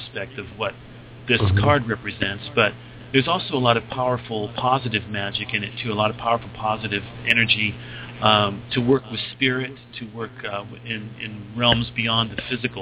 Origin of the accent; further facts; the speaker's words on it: Alaska, United States; I come from Alaska and I know Inuit is also what is commonly called Eskimo.